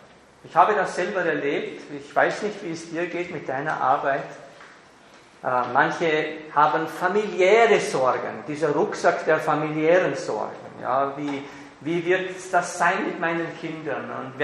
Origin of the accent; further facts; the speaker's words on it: Vorarlberg, Austria; Und in Vorarlberg, ich bin ja ein Vorarlberger, da gibt es ein Sprichwort.